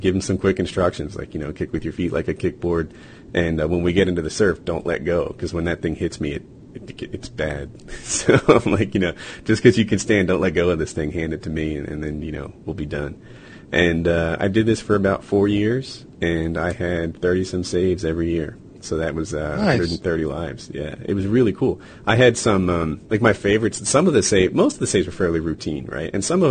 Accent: Ocean City, New Jersey, United States; I grew up in Ocean City, New Jersey, and the job on the beach was renting out umbrellas

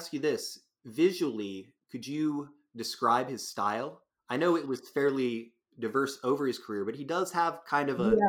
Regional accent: Oregon, United States; it just so happens to be in my home state of Oregon in a little town called Bend.

